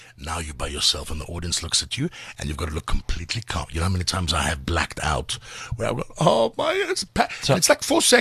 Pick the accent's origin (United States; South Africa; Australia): South Africa; In South Africa, we're not a melting pot. We are Khoza, we are Zulu, we are Greek, we're Italian, we are Irish.